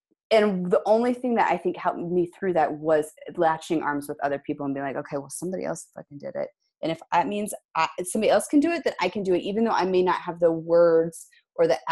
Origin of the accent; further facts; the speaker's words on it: Midwest, United States; I mean, you know, I was raised in the Midwest. And for anybody else that's ever been raised in the Midwest, there was a lot of overarching themes there of like, you just keep your mouth quiet.